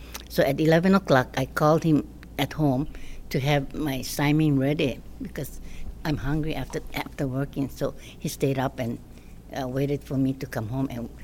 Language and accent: English; Kuhua Village, Hawaii, United States; born there; I was born in Kuhua Village. That's right as you pass the mill. And I'm 76 years old.